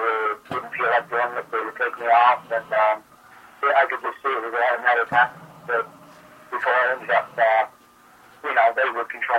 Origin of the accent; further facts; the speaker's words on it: Lansing, Michigan, United States; also born or lived in New York City; Okay, I was born and raised here in Lansing, but I've been many places throughout the world, and I lived in New York City for 10 years. But I came back to Michigan